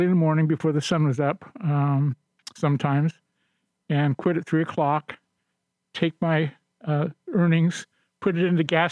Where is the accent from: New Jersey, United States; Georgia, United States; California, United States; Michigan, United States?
California, United States; Hollywood; born there; I was born in California.